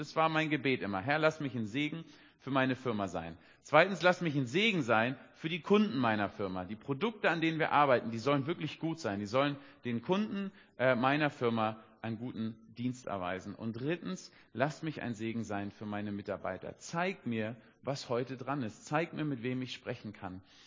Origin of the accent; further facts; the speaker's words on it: Berlin, Germany; Ich war 19 oder 20 Jahre alt, als Berliner Stadtjunge, so richtig im Dschungel.